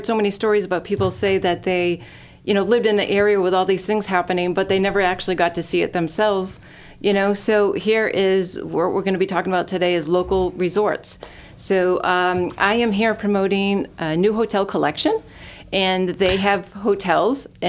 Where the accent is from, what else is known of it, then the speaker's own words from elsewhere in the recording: Massachusetts, United States; moved away; Massachusetts.